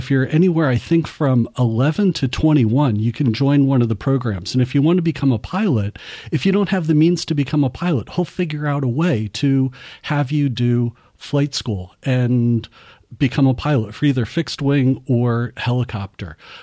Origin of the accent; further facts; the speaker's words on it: New Jersey, United States; moved away as an adult; now in California, United States; growing up in New Jersey was my first chapter. Attending college was a different chapter. Moving to California, starting my career was yet another.